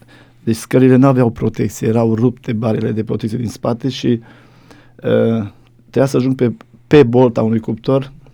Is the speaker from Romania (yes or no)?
yes; Oltenia, Romania; Dar la noi în Oltenia, eu vin din zona aia, foarte greu se pocăiesc oamenii acolo.